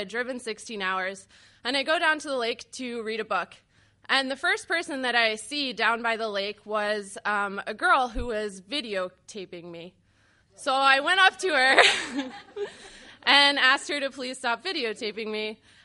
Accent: New Jersey, United States; So I'm from New Jersey, and I have this thing where whenever there's a normal choice or a weird choice, I'll pick the weird choice.

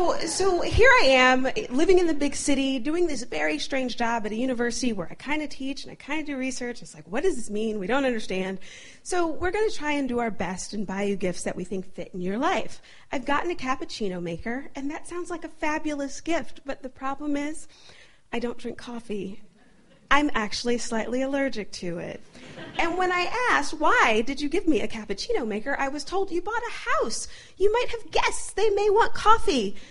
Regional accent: Ohio, United States; now in Baltimore, United States; I'm originally from Ohio. I moved to Baltimore, to the big city

